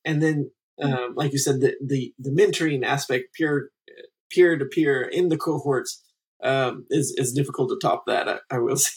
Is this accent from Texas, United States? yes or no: yes; Texas, United States; moved away as an adult; also born or lived in India; And so I grew up in Texas for most of my life until I was about 18.